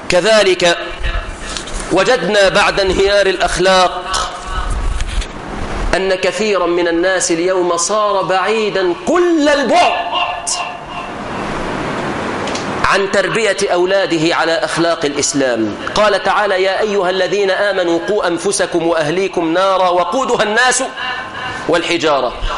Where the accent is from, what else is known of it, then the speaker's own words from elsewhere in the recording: Egypt; اللهم احفظ بلادنا مصر